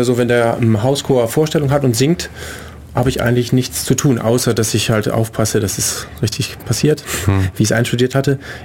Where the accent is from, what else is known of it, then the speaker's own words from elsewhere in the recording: Leichlingen, North Rhine-Westphalia, Germany; Aus dem Rheinland, zwischen Düsseldorf und Köln.